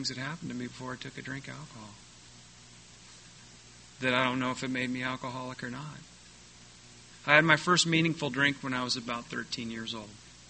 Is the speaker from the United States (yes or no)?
yes; San Diego, California, United States; as a kid growing up in Ocean Beach in the 70s.